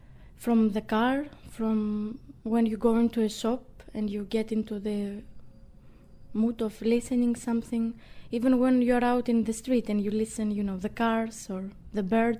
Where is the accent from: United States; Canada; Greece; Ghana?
Greece; I was brought up in Greece, and music, classical music, it's not something you see every day.